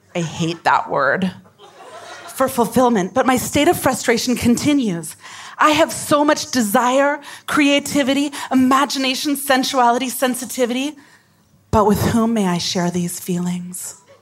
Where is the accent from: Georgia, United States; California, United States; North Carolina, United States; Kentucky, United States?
California, United States; Ukiah; In high school, I grew up in Ukiah, and I vacillated between being extremely horny and a very active member of the Ukiah First Presbyterian Church youth group and Bible study.